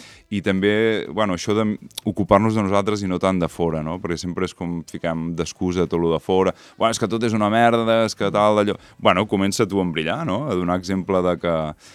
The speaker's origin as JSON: {"language": "Catalan", "town": "Figueres", "region": "Catalonia", "country": "Spain", "tie": "born or raised there", "said": "jo soc de Figueres des de petit. A més, estrenar la meva ciutat natal també em fa il·lusió"}